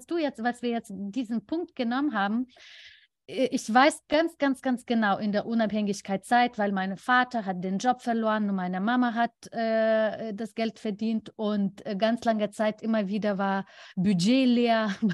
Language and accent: German; New York, United States; German is a second language; wenn in meiner Heimatstadt in New York, meine, waren im Norden, wenigstens in diesem Region, eine der besten Secondhand-Läden.